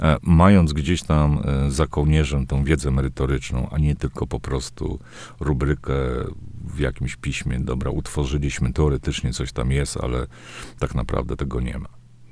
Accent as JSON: {"language": "Polish", "region": "Podlaskie Voivodeship", "country": "Poland", "said": "Jestem z Nadbiebrzy, to jest ekologicznie, też nie lubię tego słowa. A tu jest czysto"}